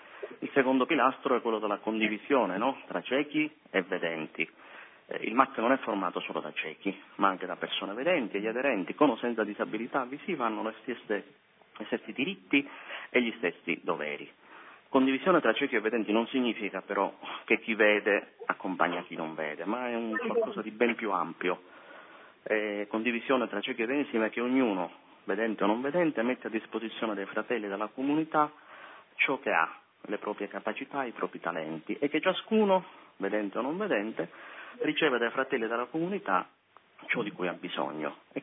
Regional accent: Caltanissetta, Sicily, Italy; Io sono di Caltanissetta, quindi capite, sono dall'altra parte d'Italia

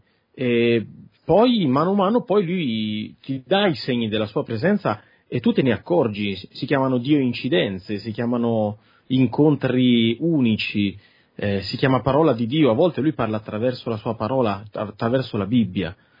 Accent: Perugia, Umbria, Italy; io sono umbro, essendo umbro, perugino, doc

